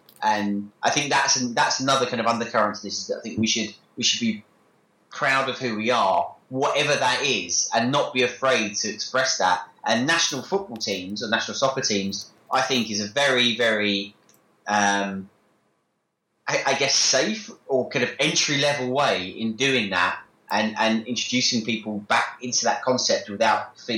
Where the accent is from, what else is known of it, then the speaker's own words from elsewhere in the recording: United Kingdom; I'm half Polish and half English, and I feel that I'm half British, half Polish, and I feel, yeah, I was brought up in Britain, and I can barely speak Polish. My Polish is like a 5-year-old